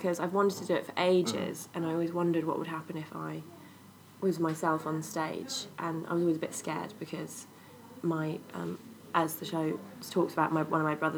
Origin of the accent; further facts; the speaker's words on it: South West England, United Kingdom; now in London, United Kingdom; I'm a writer from Devon originally, but I live in London now.